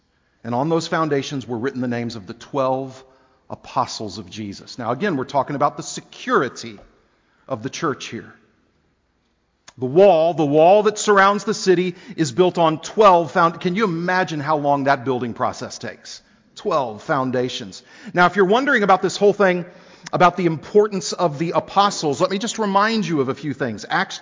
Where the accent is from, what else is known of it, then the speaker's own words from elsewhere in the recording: Houston, Texas, United States; now in Philadelphia, United States; You know, funny, growing up in Houston and living in Philadelphia, I never heard anybody say that.